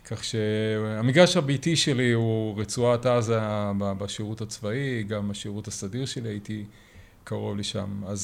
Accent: Sa'ad, Southern District, Israel; אני יליד קיבוץ סעד. סעד היום היא בכותרות, סעד היא בעוטף.

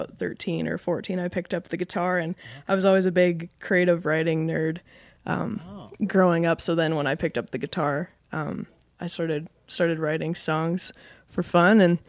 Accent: Bow Island, Alberta, Canada; Yeah, I grew up in Bow Island, small town, 1,500 people.

